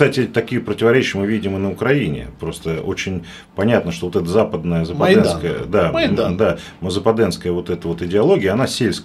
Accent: Moscow, Russia; Я как москвич, который здесь родился, вырос и собираюсь здесь жить, и люблю очень свой город

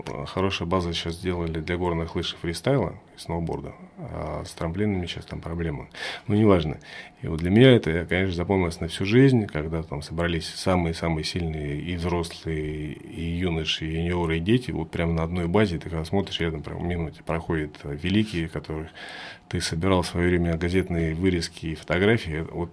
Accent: Krasnoyarsk, Krasnoyarsk Krai, Russia; вот я был из Красноярска

